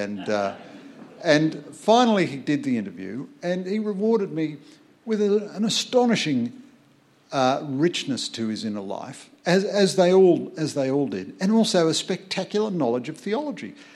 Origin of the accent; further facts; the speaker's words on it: Ireland; I'm an Irishman.